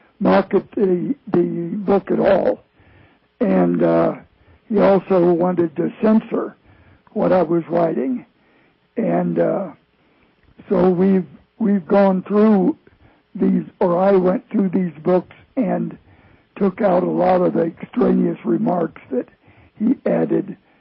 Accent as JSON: {"language": "English", "region": "Wyoming", "country": "United States", "tie": "born or raised there", "also_born_or_lived": "Kansas / Illinois", "said": "Well, I grew up in Wyoming and Kansas and Illinois"}